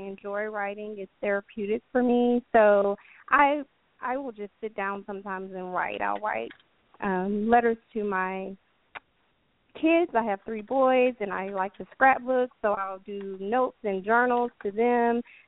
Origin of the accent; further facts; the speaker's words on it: Louisiana, United States; now in Oklahoma, United States; But I'm originally from Louisiana, currently living in Oklahoma, and as you mentioned already, I'm an attorney.